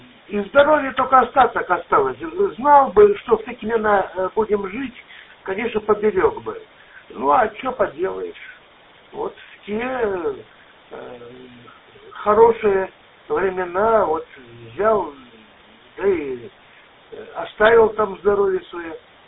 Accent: Chisinau, Chișinău, Moldova; Я уроженец Кишинева, я прекрасно помню, я еще пацаном был

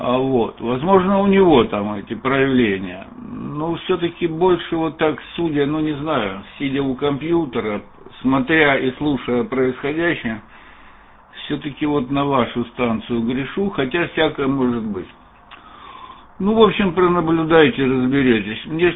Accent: Lermontov, Stavropol Krai, Russia; я сам из Лермонтова, это мой земляк там с вами разговаривал

